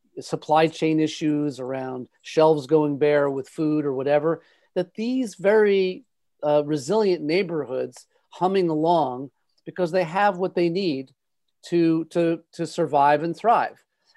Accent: New York City, New York, United States; And I grew up in New York City, and I can tell you there's a lot of vibrance and excitement and interest in urban environments.

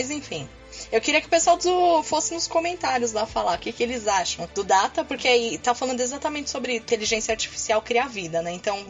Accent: São Paulo, Brazil; eu sou de São Paulo, nem preciso falar como que tá aqui

